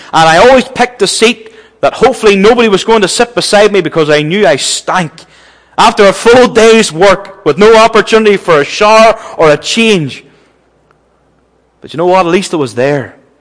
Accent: Northern Ireland, United Kingdom; You think of the revival even back in my home country of Ulster in 1859.

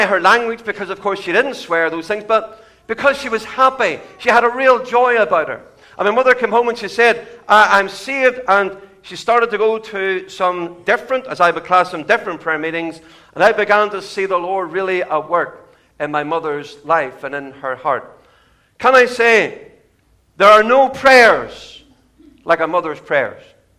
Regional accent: Lisburn, Northern Ireland, United Kingdom; I was born and brought up in Lisburn.

